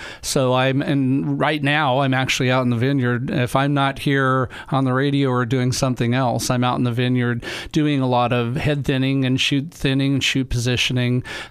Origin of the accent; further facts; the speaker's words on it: Sutherlin, Oregon, United States; A lot of it started when I was younger. I grew up in Sutherland